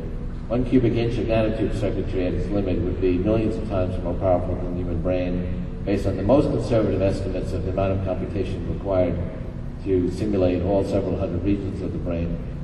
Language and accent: English; New York, United States; When I was growing up in New York, I would hang out at the surplus electronics shops on Canal Street